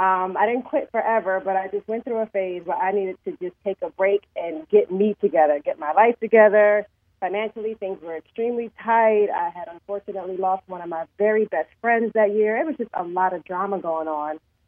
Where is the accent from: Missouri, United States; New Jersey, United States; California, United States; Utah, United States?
New Jersey, United States; I'm a Jersey girl, born and raised in Jersey. So I like to give a shout out to all my people in Jersey.